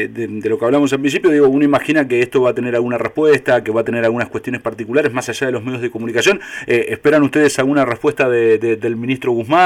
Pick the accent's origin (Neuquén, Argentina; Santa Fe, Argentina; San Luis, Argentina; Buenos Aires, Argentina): Santa Fe, Argentina; es un orgullo para nosotros de Santa Fe charlar con ustedes